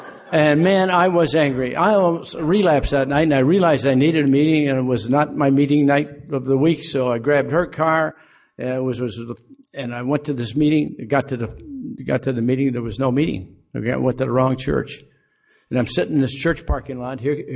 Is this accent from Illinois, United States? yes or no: yes; Aurora, Illinois, United States; I told him who I was. I was from Aurora.